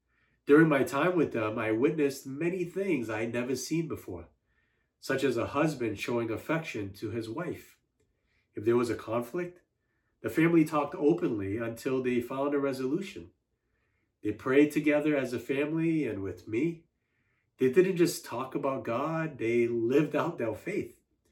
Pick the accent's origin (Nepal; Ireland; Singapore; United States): Singapore; I'm originally from Singapore. My father was the secretary to the president of Singapore, and my mother was an engineer. So my older brother and I not only grew up with status and affluence